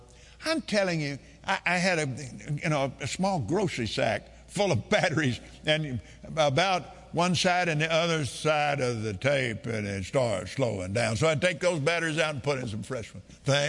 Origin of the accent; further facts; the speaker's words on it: Lubbock, Texas, United States; born there; And I was born in Lubbock. We didn't live there very long, but that's my birthplace.